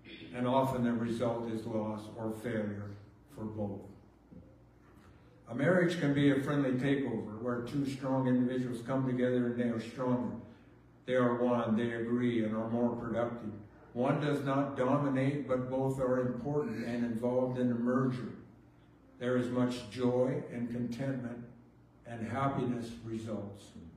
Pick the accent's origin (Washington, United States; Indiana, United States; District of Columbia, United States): Washington, United States; Tonasket; moved away; I grew up in Tenasket, Norville. Went to high school in Norville, Tenasket. Left here some 50, probably closer to 60 years ago now.